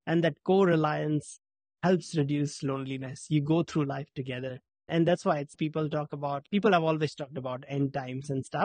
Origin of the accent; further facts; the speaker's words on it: India; I grew up in India where loneliness is not a thing.